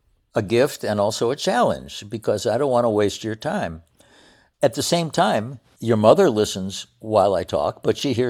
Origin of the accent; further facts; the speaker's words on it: United States; I think it's because I'm an American. And in America, we don't take time to enjoy and appreciate life.